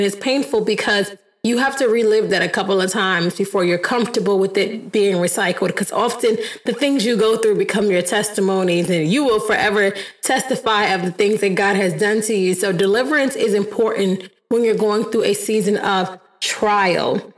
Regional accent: Midwest, United States; born there; I think some fun facts that people might not know about me is that I was born in the Midwest. So I'm not really an Eastern girl.

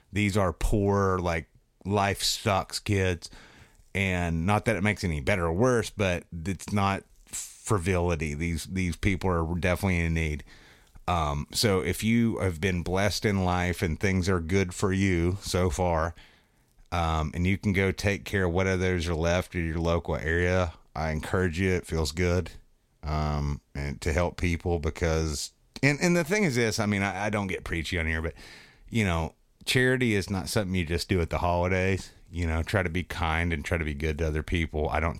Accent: Appalachia, United States; And growing up in Appalachia, I know some kids that had nothing.

